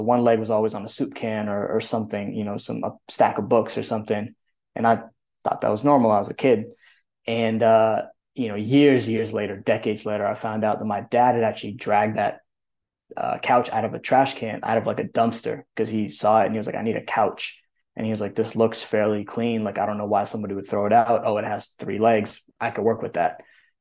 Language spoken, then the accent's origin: English; Massachusetts, United States; But I grew up in Western Mass. You know, we grew up in this one bedroom apartment.